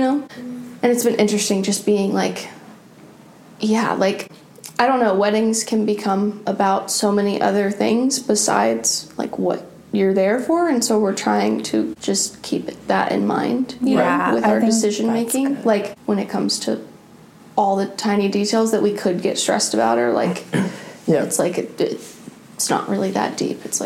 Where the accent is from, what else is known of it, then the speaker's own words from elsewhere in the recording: Fort Worth, Texas, United States; I went home to Texas for Easter, both of us did. And I'm from like the Dallas-Fort Worth area. I'm from Fort Worth, but there's so many great dress shops in the DFW Metroplex